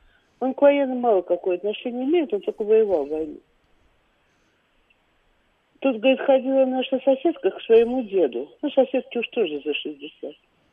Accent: Moscow, Russia; Хотя я москвичка, родилась и выросла в Москве.

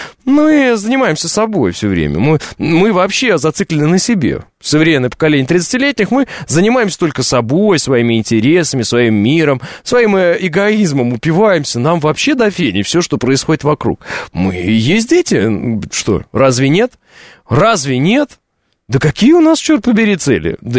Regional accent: Oral, West Kazakhstan Region, Kazakhstan; born there; Я родился в Уральске.

